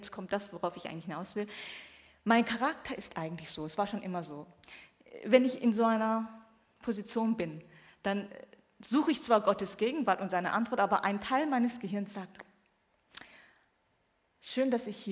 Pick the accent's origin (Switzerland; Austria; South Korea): South Korea; ich komme aus Korea, wo viele, viele Gemeinden, große Gemeinden, dynamische Gemeinden, missionarische Gemeinden existieren und existiert haben